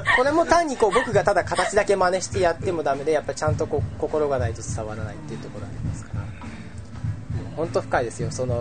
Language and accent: Japanese; Aichi, Japan; 今僕の地元であの万博、愛知万博の時にですね